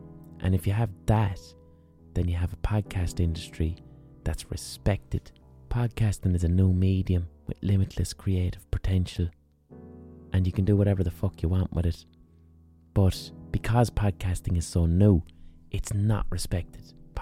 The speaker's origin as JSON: {"language": "English", "country": "Ireland", "said": "as Irish people we can be globally overrepresented, like we are in literature, you know?"}